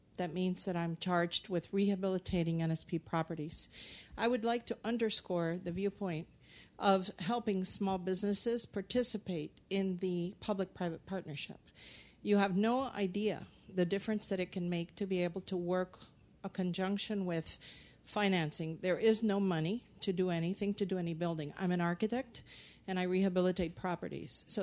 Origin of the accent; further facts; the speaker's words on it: Miami, Florida, United States; I'm from Miami, Florida.